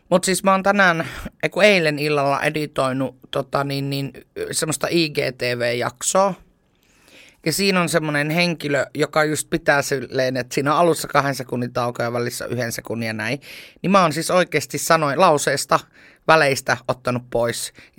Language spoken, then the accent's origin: Finnish; Savonia, Finland; kun mä kuitenkin oon savolainen